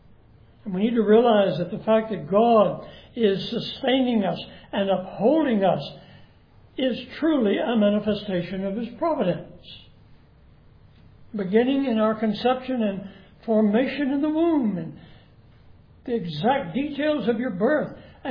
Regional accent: Olney, Texas, United States; born there; I was born in Olney, Texas. That's somewhere out west. It's a little town.

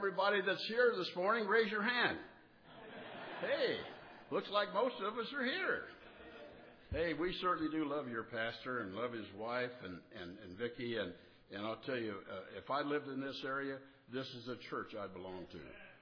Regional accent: Richmond, Indiana, United States; I was born in Richmond, Indiana. Richmond, in case you don't know where it's at, it's between Indianapolis and Dayton, Ohio, right on the Indiana-Ohio line. I was raised on a farm right southeast of Richmond. Yes, I'm a country boy.

